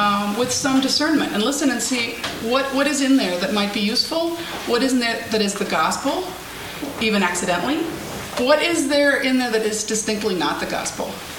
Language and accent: English; Chicago, Illinois, United States; I'm from Chicago.